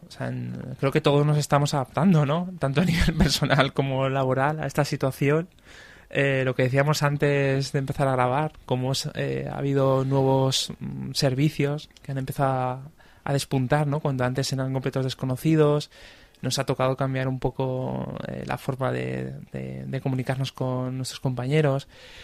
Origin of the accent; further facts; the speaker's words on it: Valencian Community, Spain; Somos valencianos.